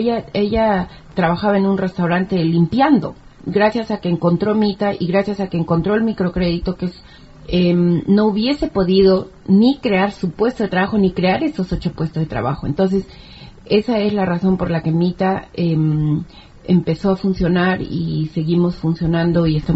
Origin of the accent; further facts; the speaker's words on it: Peru; un grupo de inmigrantes, yo soy inmigrante también, soy de Perú